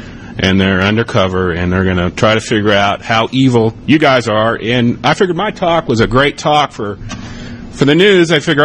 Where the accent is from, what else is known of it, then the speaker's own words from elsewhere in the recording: Missouri, United States; Number two, I am a lawyer from Missouri. I have a Missouri license.